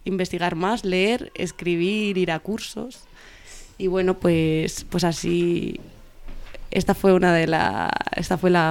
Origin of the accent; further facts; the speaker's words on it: Arganda del Rey, Community of Madrid, Spain; Bueno, pues yo nací aquí en Madrid. Yo soy de la ciudad de Madrid, soy madrileña. Pero crecí en un pueblo del sureste de Madrid que se llama Arganda del Rey, aunque pasaba muchos fines de semana en otro pueblo cerca de Galapagar, que es el Escorial